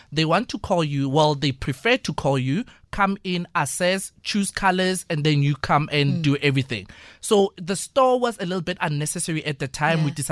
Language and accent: English; Madinyane, North West, South Africa; also born or lived in Letlhabile; I grew up in Madinyane, mm-hmm. Grew up in Madinyane and Letlhabile, so it's mostly, rural villages?